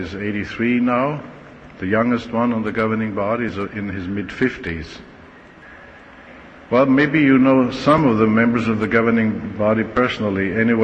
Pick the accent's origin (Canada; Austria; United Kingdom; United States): Austria; And myself, as you have heard, we are from Austria. Don't mix up Austria and Australia. No kangaroos in Austria.